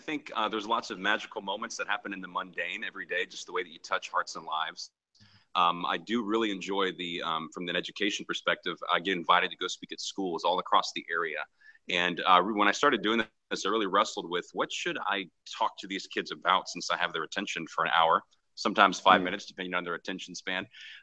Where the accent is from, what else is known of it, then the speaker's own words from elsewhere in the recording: San Antonio, Texas, United States; now in Houston, United States; I grew up in San Antonio, Texas. I'm a fourth-generation Texan, so I've kind of been here all my life, as much of my family.